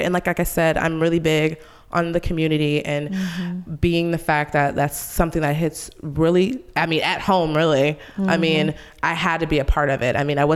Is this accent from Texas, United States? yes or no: yes; El Paso, Texas, United States; now in Austin, United States; I'm in Austin, Texas, so I'm 9 hours away from my hometown and where my family is currently. And I just never knew that it was so many people here from El Paso.